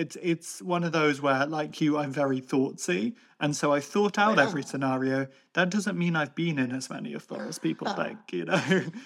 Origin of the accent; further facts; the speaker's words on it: Ireland; That's the kind of the rationing behavior of emotions that we are conditioned to have as Irish people.